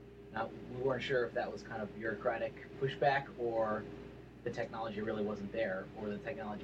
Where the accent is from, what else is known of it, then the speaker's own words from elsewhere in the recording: New York, United States; I come from New York, and we're working on education policy